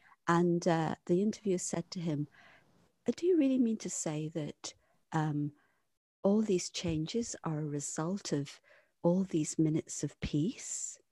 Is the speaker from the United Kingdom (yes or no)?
yes; Liverpool, North West England, United Kingdom; Yeah. I'm from Liverpool.